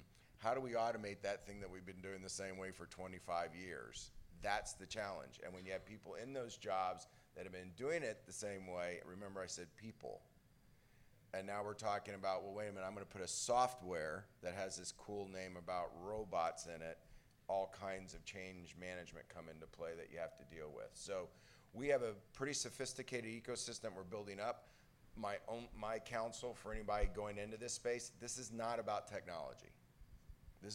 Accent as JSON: {"language": "English", "region": "Kentucky", "country": "United States", "said": "I'm a hillbilly from Kentucky and a psychologist by training"}